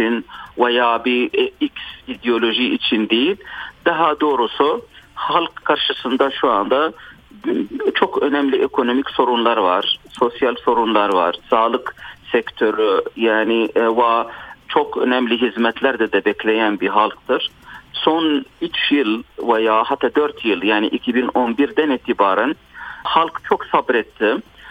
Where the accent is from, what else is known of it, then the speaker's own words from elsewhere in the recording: Tunisia; bunu bir Tunuslu olarak da yani ben bunlar anlatıyorum.